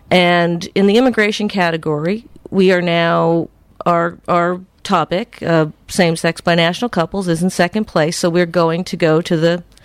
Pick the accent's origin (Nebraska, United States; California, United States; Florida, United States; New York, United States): California, United States; And I was in Canada a few weeks ago, and people approached me about it when I said I was from California.